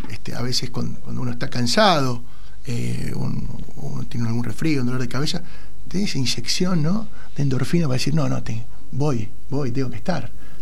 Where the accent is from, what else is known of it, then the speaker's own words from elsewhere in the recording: Lanús, Buenos Aires Province, Argentina; De Lanús, el conurbano profundo, ¿no? Lanús, el viejo partido 4 de junio.